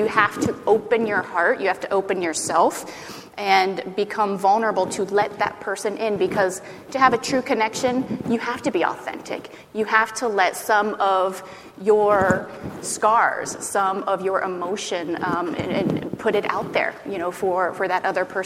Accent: Ohio, United States; I'm from Ohio, too.

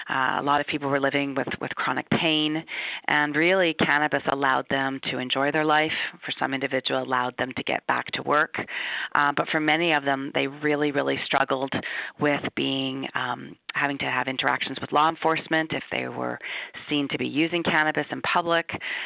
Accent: Canada; as a Canadian

